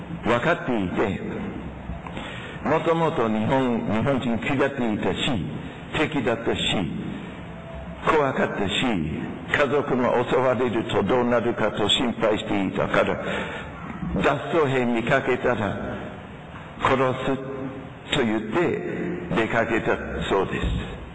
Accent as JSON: {"language": "Japanese", "country": "Australia", "second_language": "Japanese", "said": "私はオーストラリア出身ですけれども"}